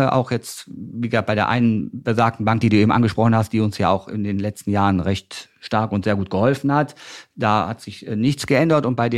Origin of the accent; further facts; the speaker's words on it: North Rhine-Westphalia, Germany; NRW, wo ich herkomme